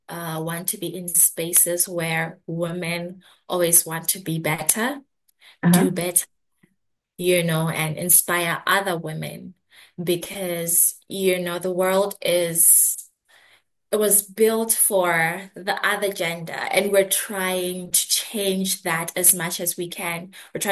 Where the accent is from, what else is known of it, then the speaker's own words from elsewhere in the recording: Lesotho; also born or lived in South Africa; So, I was born and bred in Lesotho. It is a country inside South Africa.